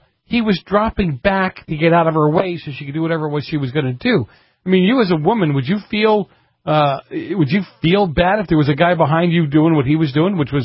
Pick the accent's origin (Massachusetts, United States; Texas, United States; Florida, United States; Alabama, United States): Massachusetts, United States; Boston; I'm from Boston.